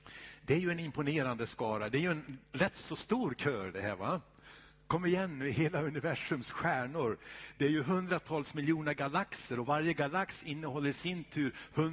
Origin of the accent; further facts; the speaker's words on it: Dalarna County, Sweden; jag är ju från Dalarna